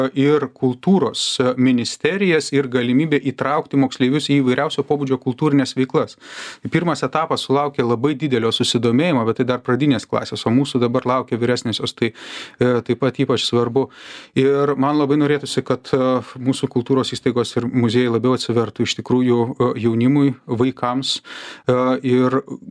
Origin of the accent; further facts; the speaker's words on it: Vilnius, Vilnius County, Lithuania; bet kaip vilnietis, aš galvoju apie Vilnių